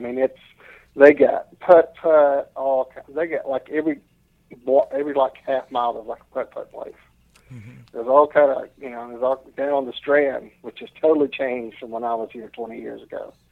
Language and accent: English; Edgefield, South Carolina, United States; I'm going to head back to my hometown, which is Edgefield, see my dad